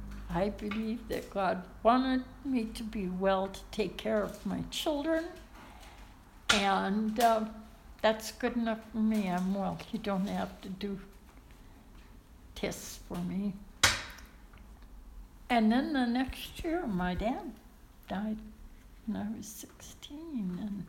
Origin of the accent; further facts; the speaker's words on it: the Dakotas, United States; You know, when we grew up, when I grew up in the Dakotas, my parents came from large family, both of them.